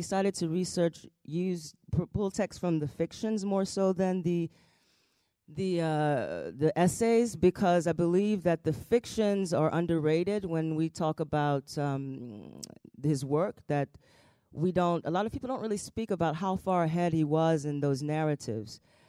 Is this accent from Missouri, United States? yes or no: yes; St. Louis, Missouri, United States; there's lots of places called Saint-Louis, but I come from St. Louis.